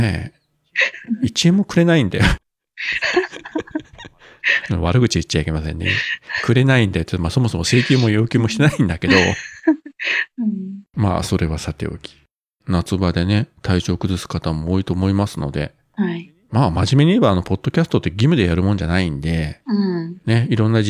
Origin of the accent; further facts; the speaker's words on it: Kyushu, Japan; 生粋の九州人の自分ですらバテてるんだから当然ですよ。